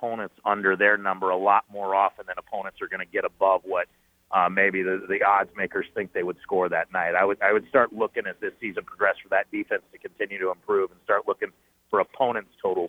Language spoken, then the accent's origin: English; Oakland, California, United States; I grew up in Oakland. I was an Invaders season ticket holder.